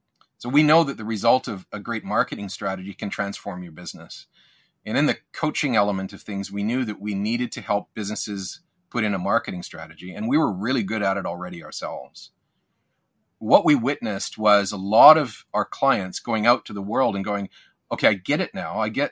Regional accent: Canada; I grew up in Canada

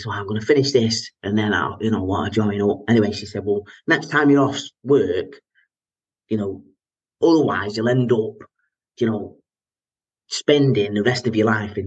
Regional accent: Bolton, North West England, United Kingdom; I grew up in Bolton originally.

